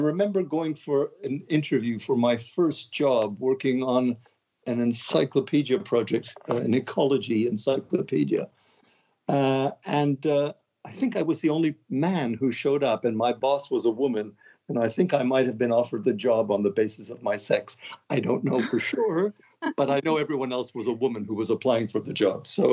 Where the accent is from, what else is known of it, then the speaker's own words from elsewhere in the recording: Montreal, Quebec, Canada; after university at McGill in Montreal. So I'm from Montreal. I'm a Montreal boy.